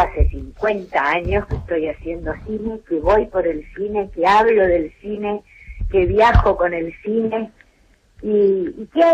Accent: Argentina; Pero somos todos argentinos.

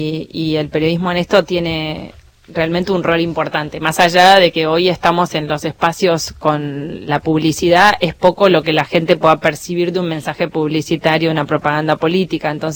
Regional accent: Bolívar, Buenos Aires Province, Argentina; Soy de Bolívar.

